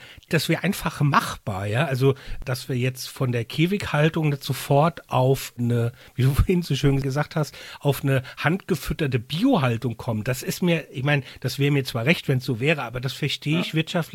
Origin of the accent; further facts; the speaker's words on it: Rhineland-Palatinate, Germany; ich komme aus Rheinland-Pfalz